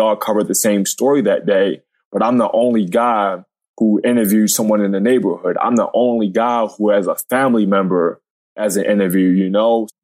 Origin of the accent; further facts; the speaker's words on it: Baltimore, Maryland, United States; It's growing up in Baltimore. I mean, it's like the real life Wire.